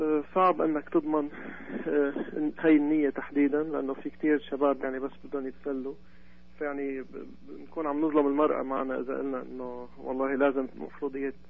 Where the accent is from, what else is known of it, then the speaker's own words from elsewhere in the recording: Syria; also born or lived in Spain / United Arab Emirates; now in Canada; أنا الأصل من سوريا.